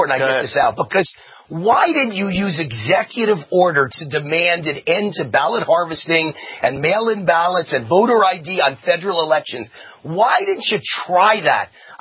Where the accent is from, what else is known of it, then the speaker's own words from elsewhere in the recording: New York, United States; It's a witch hunt. I'm from New York.